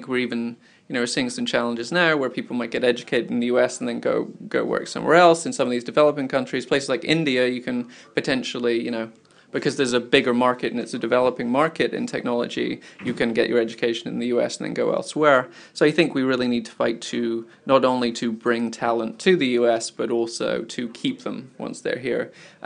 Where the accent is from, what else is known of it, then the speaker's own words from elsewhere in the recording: Scotland, United Kingdom; also born or lived in San Francisco; now in New York, United States; So originally, I'm from Scotland, And then I lived in San Francisco because I thought, well, the tech scene's there. And then I came to New York